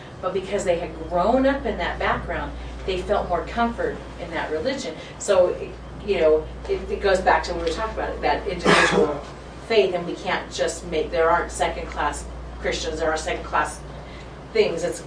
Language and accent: English; California, United States; growing up in California, I had a definite opinion